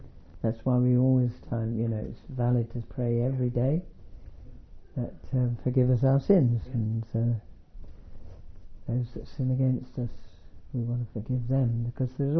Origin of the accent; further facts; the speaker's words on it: London, United Kingdom; Maybe it's because I'm a Londoner, I love London town and all that kind of stuff.